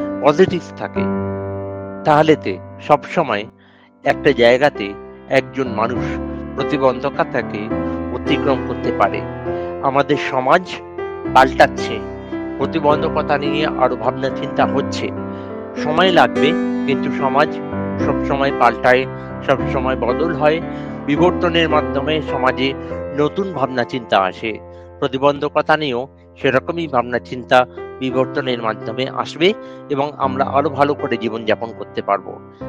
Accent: Kolkata, West Bengal, India; now in Bangalore, India; আমি কলকাতার বাসিন্দা, কিন্তু আমি ব্যাঙ্গালোরে চাকরি করতে এসেছি

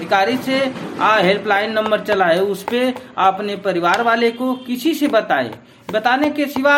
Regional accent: Ghazipur, Uttar Pradesh, India; जिला गाजीपुर का रहने वाला हूँ।

